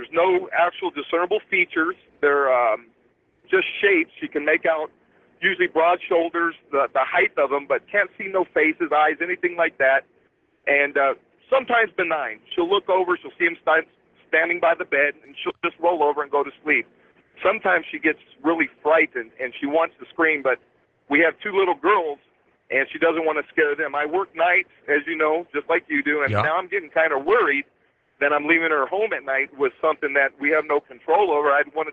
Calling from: Yucaipa, California, United States; I'm calling from Yucaipa, California. I'm on the road, a fuel hauler.

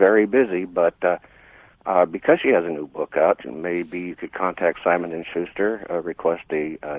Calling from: Phoenix, Arizona, United States; I'm calling from Phoenix.

